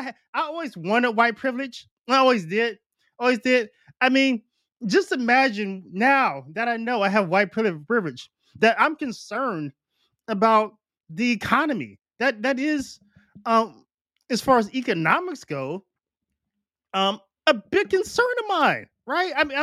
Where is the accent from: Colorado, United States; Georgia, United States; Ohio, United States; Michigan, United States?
Ohio, United States; Warren; I grew up in Warren, Ohio.